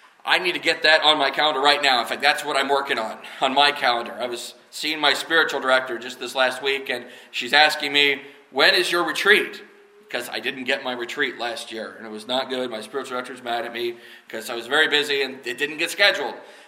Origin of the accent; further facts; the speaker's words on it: Kansas, United States; Now, we're from Kansas. We don't speak Vietnamese.